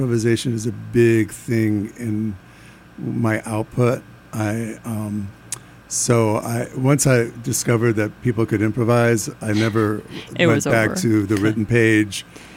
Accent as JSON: {"language": "English", "town": "Des Plaines", "region": "Illinois", "country": "United States", "tie": "born or raised there", "said": "I grew up outside of Chicago in Des Plaines"}